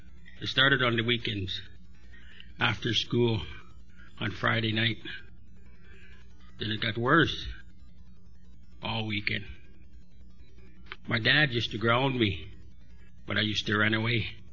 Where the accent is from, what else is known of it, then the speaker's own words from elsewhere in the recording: Thessalon, Ontario, Canada; And I'm from Thessalon. And I was born in Thessalon.